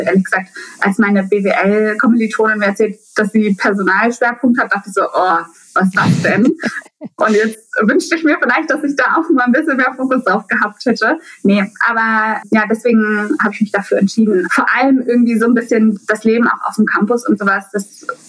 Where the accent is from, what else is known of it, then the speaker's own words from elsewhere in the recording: Germany; now in Berlin, Germany; Also aufgewachsen bin ich in der Nähe von Hamburg. Das ist ja so ein Dunstkreis von Lüneburg jedenfalls irgendwie.